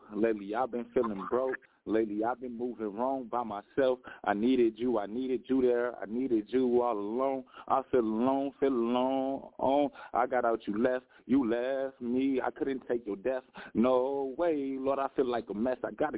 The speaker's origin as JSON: {"language": "English", "region": "Minnesota", "country": "United States", "said": "I'm from Minnesota."}